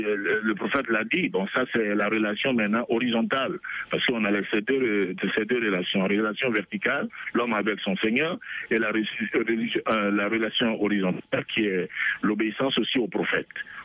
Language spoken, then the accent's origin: French; Côte d’Ivoire; je suis ivoirien, né de parents baoulés, et je suis converti à l'islam depuis 1982.